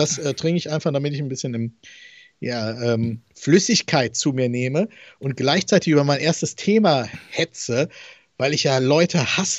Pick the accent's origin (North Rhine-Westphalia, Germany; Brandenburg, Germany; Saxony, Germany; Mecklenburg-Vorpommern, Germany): North Rhine-Westphalia, Germany; Aachen; ich komme ja aus Aachen